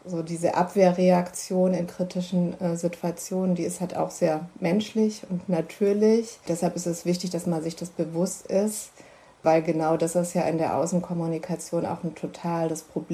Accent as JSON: {"language": "German", "region": "Allgäu", "country": "Germany", "said": "ich komme ja aus Izmir im Allgäu"}